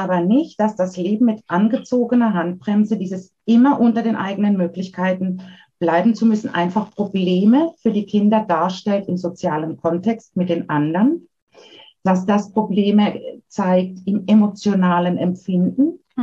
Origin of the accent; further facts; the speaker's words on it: Ettlingen, Baden-Württemberg, Germany; Genau, ich komme aus dem Landkreis Karlsruhe, aus Ettlingen, ja.